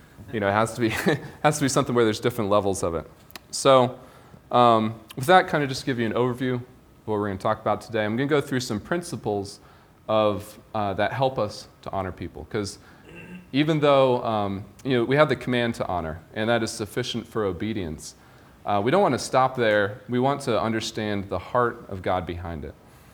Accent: United States; And as an American, I don't like being told what to do.

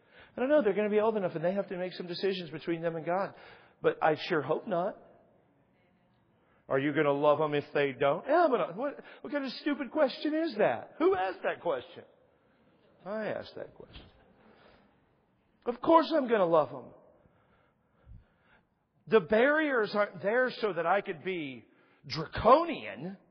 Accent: Dallas, Texas, United States; If you're familiar with Dallas, I grew up in South Dallas, a place called Pleasant Grove. Just one neighborhood or community over from Oak Cliff.

